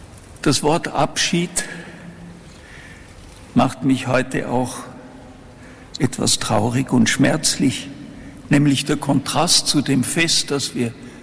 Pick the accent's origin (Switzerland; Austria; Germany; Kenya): Austria; Ich bin, um zum ersten zu kommen, als Kleinkind im Herbst 1945 als Flüchtling nach Österreich gekommen. Österreich ist meine Heimat geworden.